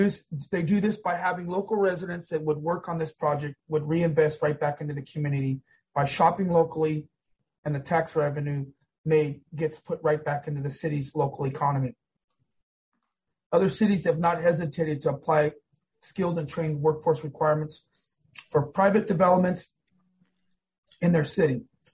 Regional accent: California, United States; I was born and raised in San Luis Obispo County, and my family has deep roots in the county.

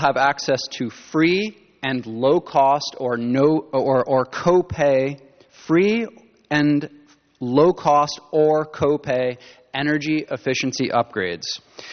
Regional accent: Vermont, United States; now in California, United States; and I'm from Vermont. I was told to say in California, the one. You guys put the in front of things out here.

